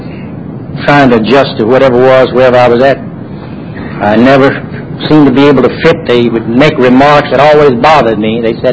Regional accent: Louisiana, United States; I tell people where I'm from. It has nothing to do with the disease, but I'm from Louisiana. And I was raised in a family of 7 children, a mother and a father.

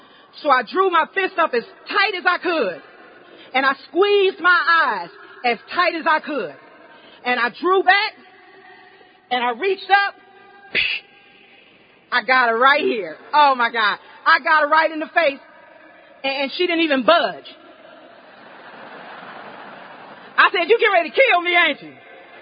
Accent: Greenville, South Carolina, United States; I'm from Greenville, South Carolina.

